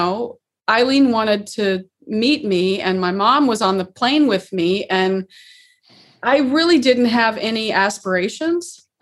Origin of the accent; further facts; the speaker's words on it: Oklahoma City, Oklahoma, United States; You know, we grew up in Oklahoma City, but we had a farm about an hour and a half south of Oklahoma City in the Arbuckle Mountains.